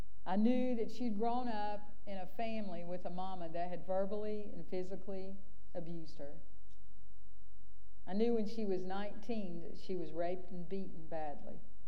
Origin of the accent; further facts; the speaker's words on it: Concord, North Carolina, United States; I grew up in Concord, North Carolina, a long way away from here.